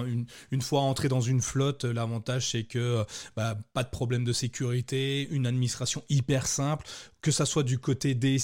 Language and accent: French; France; nous on dit micro-entrepreneur, j'imagine, chez nous en France, c'est la même chose